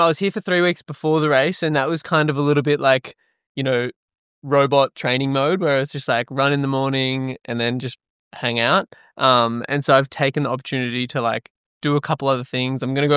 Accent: New South Wales, Australia; I grew up in like a semi-small town of like maybe 70,000 people in the country and it's like a massive sporting town. If you're like in the country like New South Wales, country Victoria area where I'm from

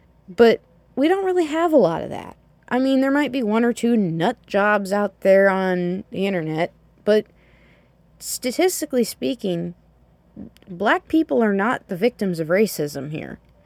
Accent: the South, United States; that culture is Southern culture, which not only do I find that personally offensive as a Southerner

